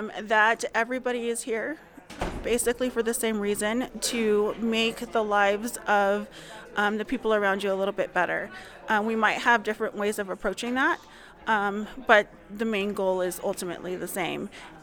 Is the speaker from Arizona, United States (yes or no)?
yes; Arizona, United States; The reason why I went there is because I came from Arizona, which is a right-to-work state